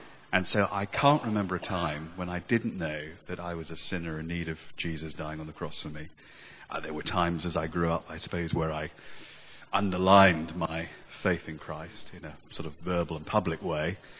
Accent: Worthing, South East England, United Kingdom; also born or lived in Wembley; Well, I was, before I was brought up in Worthing, I was actually born in Wembley, in the London Borough of Brent, to a girl who was 17 years old. She was from a Southern Irish family.

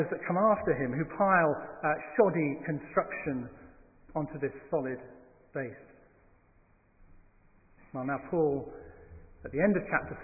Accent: Scotland, United Kingdom; accent: Scottish; I was born and raised in Scotland. You may not know that from the way that I talk. I need to make myself heard and understood, so I tidy up my accent a little bit. But the dialect does have its advantages.

